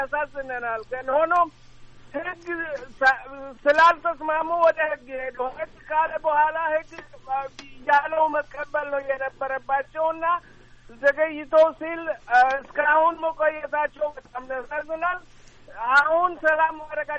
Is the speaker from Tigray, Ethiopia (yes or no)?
yes; Irob, Tigray, Ethiopia; ተወልጄ ያደግኩት ኢሮብ ነው። አሊሰና ነው ተወልጄ ያደግኩት።